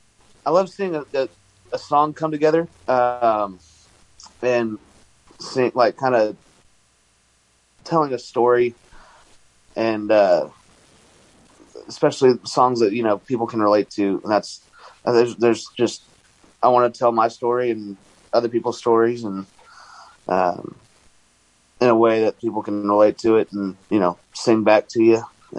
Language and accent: English; Prosper, Texas, United States; Yeah, I mean, I'm from Prosper, Texas. It used to be a little town. I grew up there whenever it was still tiny.